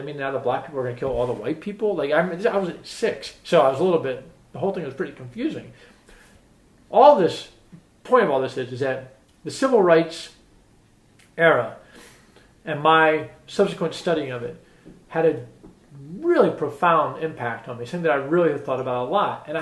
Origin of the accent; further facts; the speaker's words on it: Washington, District of Columbia, United States; Growing up in Washington, D.C., I think had a pretty profound impact on me.